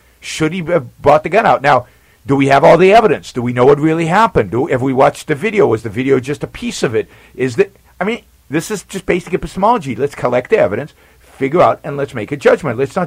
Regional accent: Israel; people ask me where I'm from, and I'd say I'm from Israel

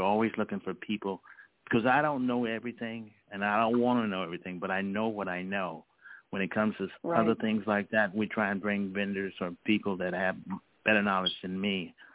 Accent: Vicksburg, Mississippi, United States; Yeah, from Vicksburg. Yeah. I'm from Vicksburg, I tell you. How many people you know from Vicksburg?

